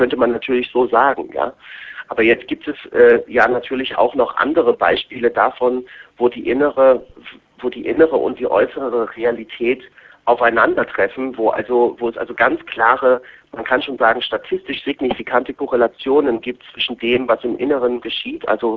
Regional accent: East Germany, Germany; Die Sozialisten, die Kommunisten, zu DDR-Zeiten, wo ich groß geworden bin

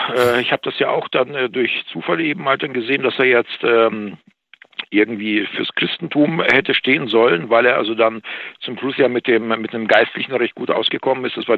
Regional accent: Russia; Ich hatte es ja auch mal erwähnt, also bei uns in Russland ist es ja noch ganz ähnlich.

